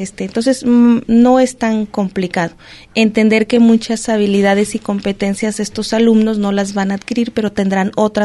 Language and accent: Spanish; San Martín de Bolaños, Jalisco, Mexico; yo soy originaria de San Martín de Bolaños